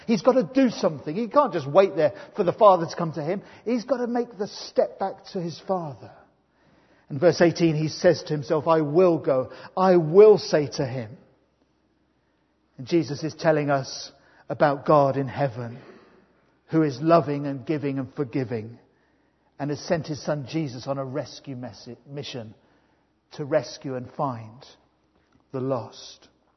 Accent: Swindon, South West England, United Kingdom; I grew up in Swindon.

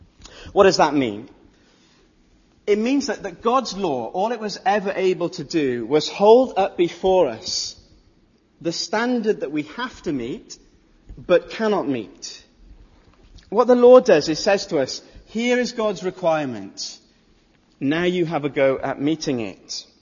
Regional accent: United Kingdom; I know we're British

